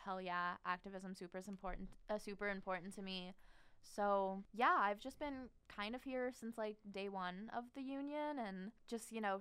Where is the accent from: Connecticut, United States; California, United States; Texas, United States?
California, United States; Sacramento; And I kind of was worried about like how far I'd be from home because I'm from Sac.